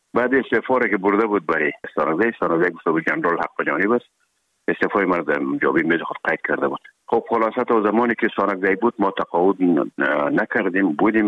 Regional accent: Herat, Afghanistan; خودمون از هرات که آمدیم به اکادمی نظامی

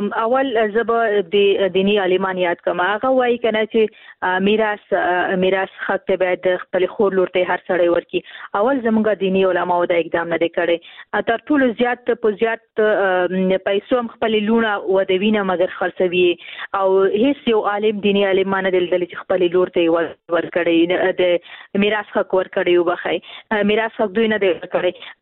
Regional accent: Khost, Afghanistan; ورور زه هم د خوست یم

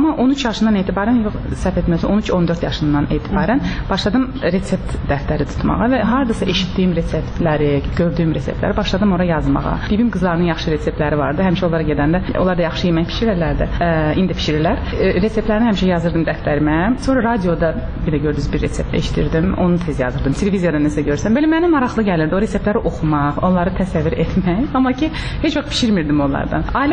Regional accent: Baku, Azerbaijan; Burada anadan olmuşam, burada boya başa çatmışam, amma əslimizi soruşursunuzsa Bakıdan deyilik. Babalarım, nənələrim Ordubadlı olub, amma Qazaxıstana sürgün vaxtı, Stalinin vaxtı, atamın ailəsi o sürgünlə Qazaxıstana köçürülüb, atam hətta oradan olubdu.

